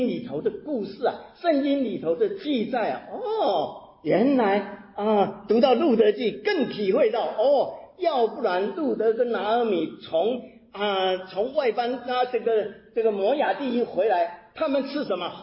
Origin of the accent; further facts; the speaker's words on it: Taiwan; 我是在台湾长大的，台湾我成长的过程当中有记得有一本杂志叫做十岁，那时候我在台湾还没信主